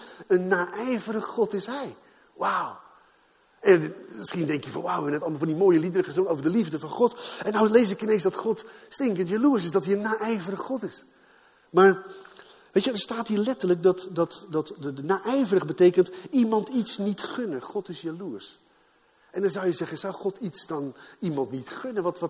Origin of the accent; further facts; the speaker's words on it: Gouda, South Holland, Netherlands; wij hebben in een buurt gewoond in Gouda. We komen oorspronkelijk uit Gouda.